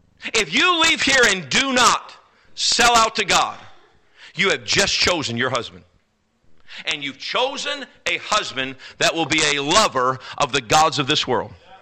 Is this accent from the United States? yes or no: yes; the South, United States; I'm from the South. In Jasper, Texas is probably the most racially hotbed of the South.